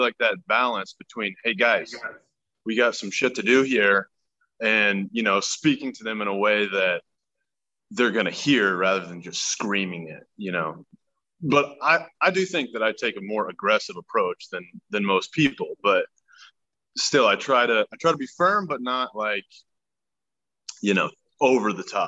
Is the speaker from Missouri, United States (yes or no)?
yes; Kansas City, Missouri, United States; I grew up in the Midwest out here. I grew up on about 40 acres with my parents out here just outside of Kansas City.